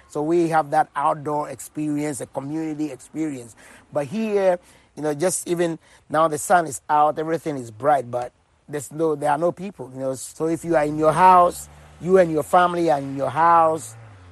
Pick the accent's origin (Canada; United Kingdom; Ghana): Ghana; moved away as an adult; now in Chattanooga, United States; I'm originally from Ghana, West Africa.